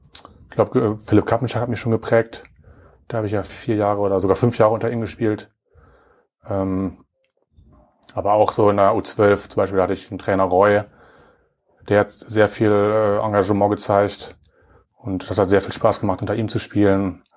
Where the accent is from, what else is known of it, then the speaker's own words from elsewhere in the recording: Münster, North Rhine-Westphalia, Germany; 29 Jahre jetzt alt geworden, spiele jetzt seit 2017 wieder bei den WWU Baskets. Bin ja auch in Münster geboren, habe hier in der Jugend gespielt, in der JBBL, NBBL.